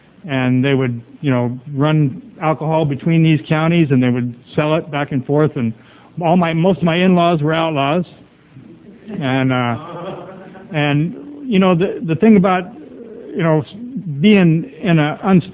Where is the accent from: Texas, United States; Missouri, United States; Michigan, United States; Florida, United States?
Missouri, United States; Springfield; born there; I was born in Springfield, Missouri in 1953, and my dad and my mom weren't always together.